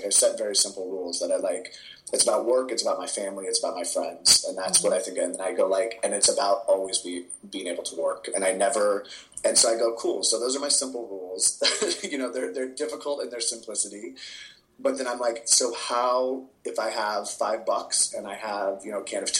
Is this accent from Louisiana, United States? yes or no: no; California, United States; I grew up in the Bay Area theater community